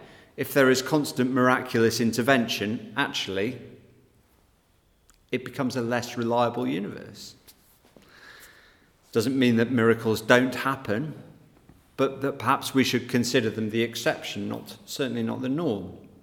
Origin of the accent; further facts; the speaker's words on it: England, United Kingdom; I'm British. And not just British, but middle-class English.